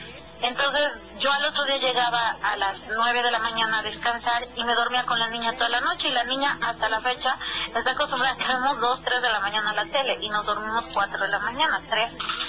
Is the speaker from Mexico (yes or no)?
yes; Veracruz, Mexico; soy de Veracruz y allá se reza.